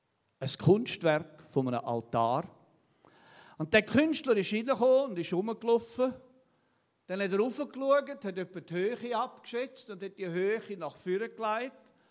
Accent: Obersaxen, Graubünden, Switzerland; Ich komme aus dem Bündner Oberland, Obersachsen.

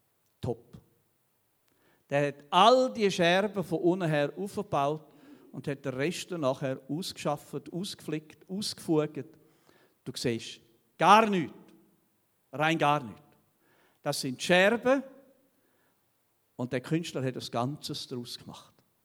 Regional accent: Obersaxen, Graubünden, Switzerland; Ich komme aus dem Bündner Oberland, Obersachsen.

